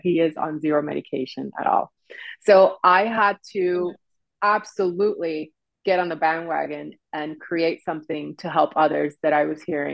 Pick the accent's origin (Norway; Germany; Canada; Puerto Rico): Puerto Rico; I grew up in Puerto Rico in a household filled with women. I was one of three girls